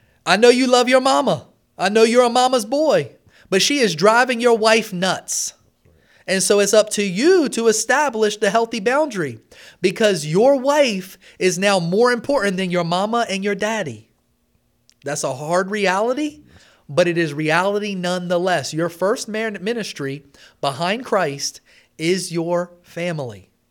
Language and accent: English; Pocomoke City, Maryland, United States; I'm from Pocomoke. That's why I have a heart for there.